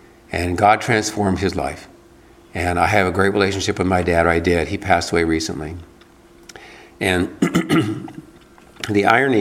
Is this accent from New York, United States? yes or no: no; Wisconsin, United States; We finished our year in Cambodia, went back to my home state of Wisconsin